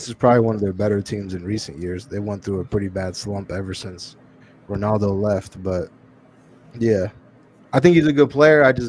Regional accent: United States; But as an American fan, as someone who is American, I feel like this is definitely our best era of football

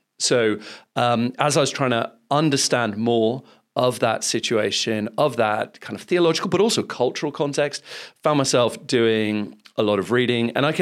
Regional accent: Philippines; because I grew up in the Philippines, which is quite interesting in so many ways, a wonderful place to be

